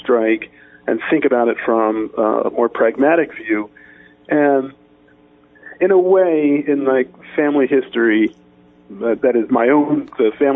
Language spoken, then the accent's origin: English; Willingboro, New Jersey, United States; Willingboro, the town I grew up in South Jersey, was the place in which I formed my identity.